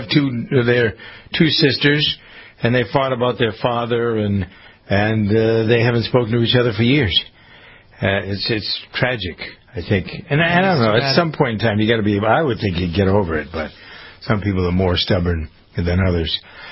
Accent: Framingham, Massachusetts, United States; We did that here in my hometown of Framingham.

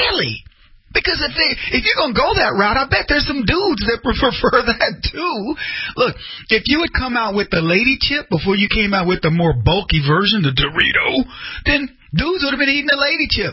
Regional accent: the South, United States; I grew up in the South. Or as we like to say in the black community, the South.

